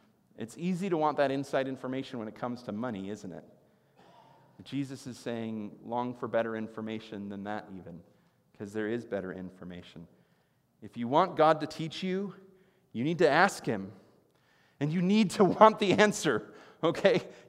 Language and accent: English; Midwest, United States; I grew up in the Midwest. I couldn't help it.